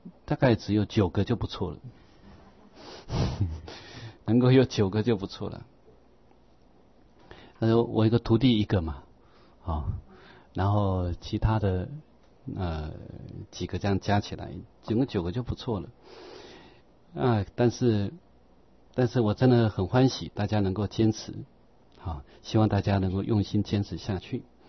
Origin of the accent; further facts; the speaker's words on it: China; 我是中国的出家人。